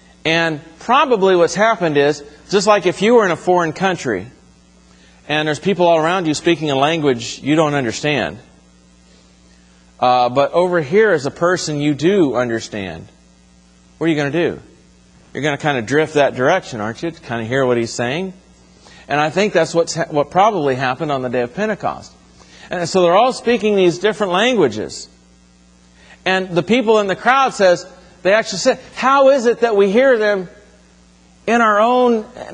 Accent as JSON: {"language": "English", "region": "Southern United States", "country": "United States", "said": "Now, I don't think it would take very long for somebody to figure out Erlene and I come from the South."}